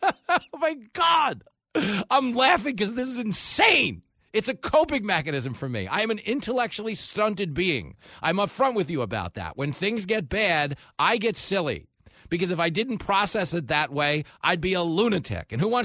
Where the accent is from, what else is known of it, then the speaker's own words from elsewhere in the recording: Levittown, New York, United States; Bob Levinson, who grew up down the block from me, where I grew up in Levittown.